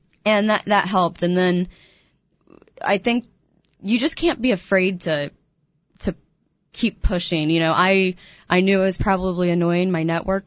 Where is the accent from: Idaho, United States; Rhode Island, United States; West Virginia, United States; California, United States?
West Virginia, United States; You know, whenever I've told people I'm from West Virginia, is that near Richmond?